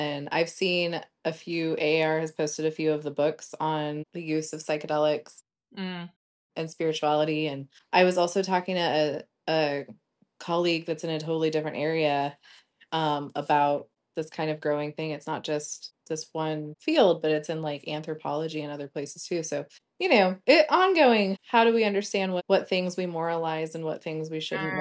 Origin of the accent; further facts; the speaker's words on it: Colorado, United States; I'm from Colorado. I lived there for a long time.